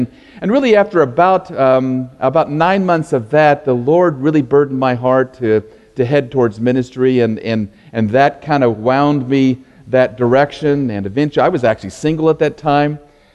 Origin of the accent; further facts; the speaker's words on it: California, United States; now in Denton, United States; I came from Southern California on a jazz trombone scholarship to UNT.